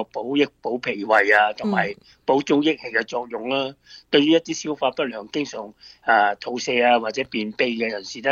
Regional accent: Guangdong, China

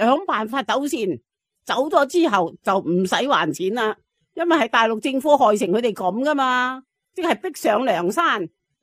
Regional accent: Australia; 咁我心咪諗咯，大陆嘅人工边够我哋澳洲人工高呢？

